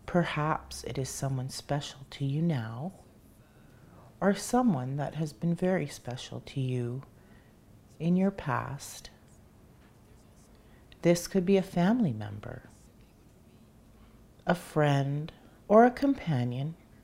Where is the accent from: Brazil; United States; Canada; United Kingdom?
Canada; Ontario; I am from Temagami First Nation, Deepwater people.